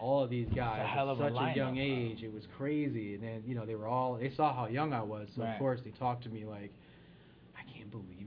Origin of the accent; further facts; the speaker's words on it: Middletown, Connecticut, United States; started battling at young age in Connecticut, and you know, my hometown, Middletown.